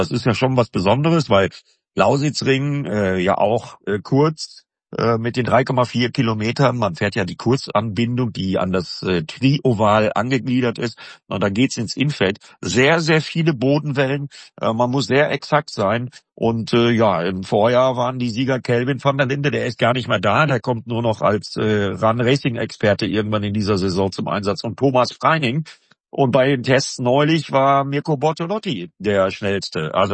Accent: Bremen, Germany; Naja, also für mich als Bremer

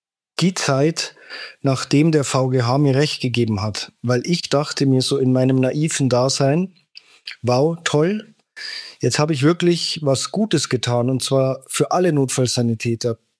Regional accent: Landshut, Bavaria, Germany; einen Standort nahe Landshut gewonnen, wo ich herkomme, die Stadt Landshut, kann man ja sagen.

